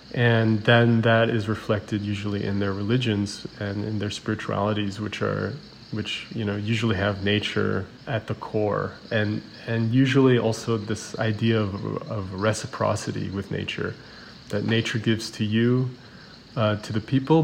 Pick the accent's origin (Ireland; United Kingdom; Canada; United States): United States; Arizona; Yeah, so, you know, growing up in Arizona